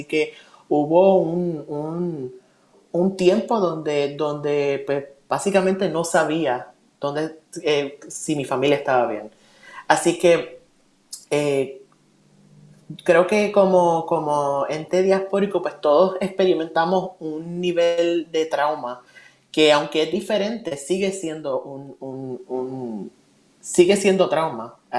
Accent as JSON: {"language": "Spanish", "country": "Puerto Rico", "said": "mi identidad como puertorriqueño"}